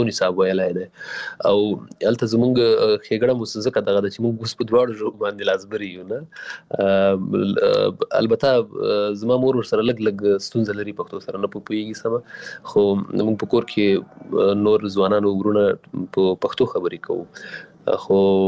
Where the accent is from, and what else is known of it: Paktika, Afghanistan; born or raised there; also born or lived in Waziristan, Pakistan